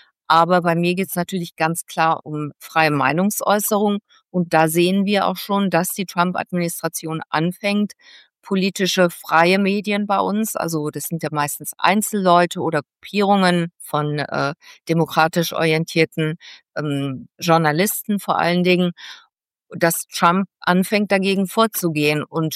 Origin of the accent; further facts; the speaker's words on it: United States; und ich bin ja auch Amerikanerin mit blauem Pass